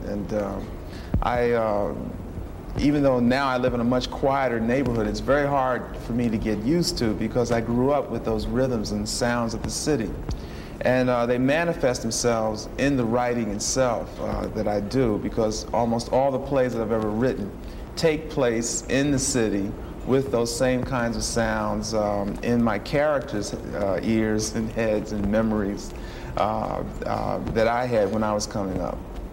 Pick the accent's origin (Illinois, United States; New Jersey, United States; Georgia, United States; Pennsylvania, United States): New Jersey, United States; Newark; I grew up right here in Newark in the Ironbound section.